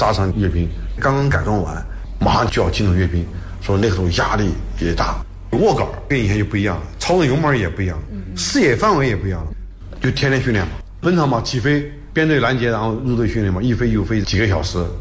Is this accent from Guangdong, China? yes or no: no; Sichuan, China; 93年物质生活不是那么丰富，我们家是四川的，到北方吃不来馒头